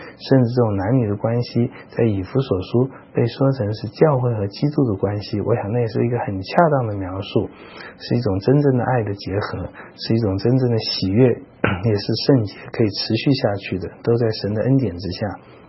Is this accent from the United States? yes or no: no; China; 可是我们中国人讲孝顺的时候，常常就是上一代常常会影响到下一代